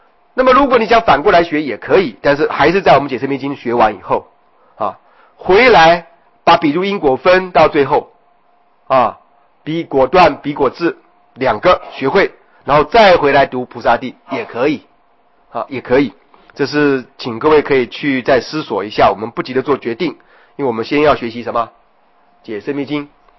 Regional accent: China; 可是却是我们中国人赫赫有名的《法华经》普门品智子大师的解释啊

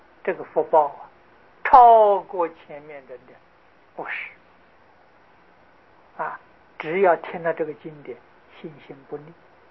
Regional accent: China; 所以我们今天称之为叫小时啊，西方人不会也称作小时啊，我们中国人呢称它为小时。

